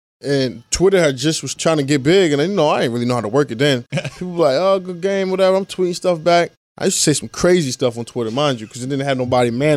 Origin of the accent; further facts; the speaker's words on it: New Jersey, United States; I'm coming from New Jersey. I'm like, what? You got a what?